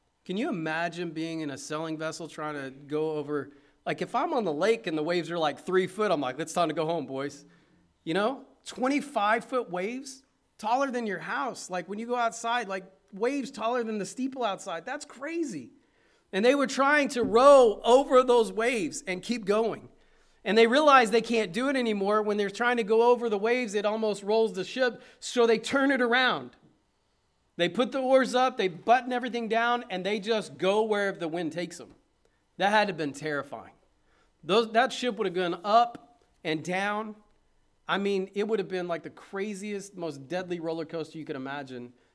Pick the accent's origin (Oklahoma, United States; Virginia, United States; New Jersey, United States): Oklahoma, United States; I'm from Oklahoma. I don't know much about nor'easters